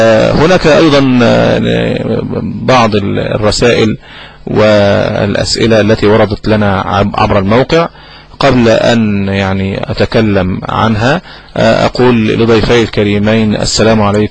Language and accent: Arabic; Kafr El Sheikh, Kafr El Sheikh Governorate, Egypt; فلقد سافر وترك فراغا كبيرا عندنا في كفر الشيخ.